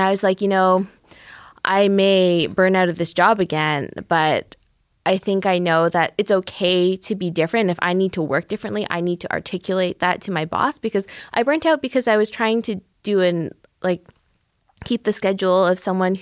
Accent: Scarborough, Ontario, Canada; I am a 90s baby. This is all the songs I grew up in Scarborough.

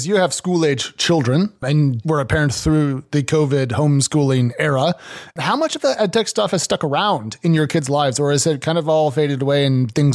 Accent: Oregon, United States; And everyone learned about my home state through Oregon Trail, the video game.

